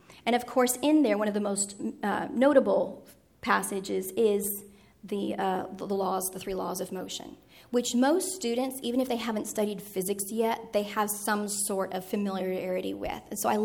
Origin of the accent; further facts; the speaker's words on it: Texas, United States; because I'm in Texas, I'm a Texan, I'm a sixth generation Texan. My roots are deep in the limestone here, but I married a New Englander.